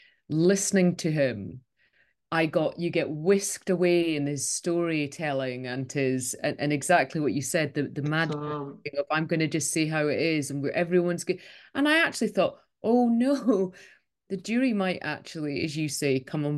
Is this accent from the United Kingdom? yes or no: yes; United Kingdom; this is a, you know, bit politeness overtakes, particularly being British.